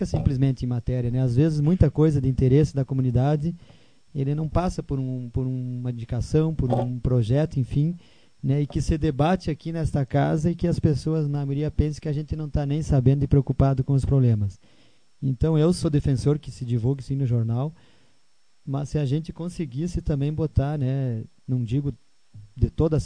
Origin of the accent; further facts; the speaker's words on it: Pejuçara, Rio Grande do Sul, Brazil; Porque se nós que somos moradores, é uma dificuldade, que somos de Pejuçara